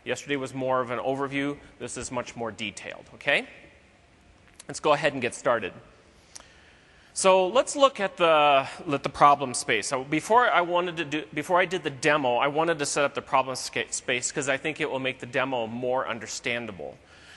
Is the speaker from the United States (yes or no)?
yes; Iowa, United States; I was born in the United States in Iowa, a little town, and I was born in the northwest corner of Iowa. More specifically, I was born on a farm.